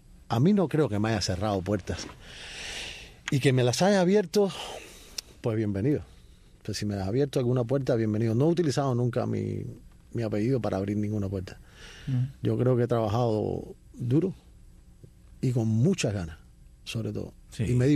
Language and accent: Spanish; Havana, Cuba; Soy de Vedado, de Vedado. No tengo nada que ver con el campo